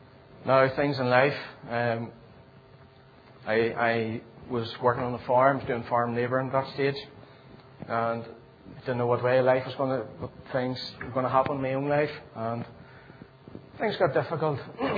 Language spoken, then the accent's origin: English; Northern Ireland, United Kingdom; where I was brought up in South Armagh